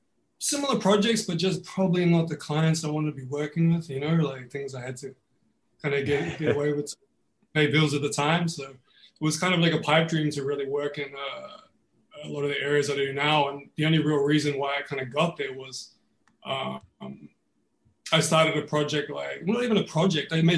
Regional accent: New Zealand; But growing up in New Zealand was exactly that. Like everybody played rugby

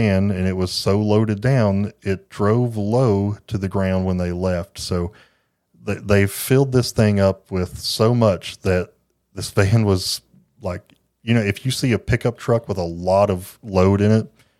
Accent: Tennessee, United States; And you know I'm from Tennessee.

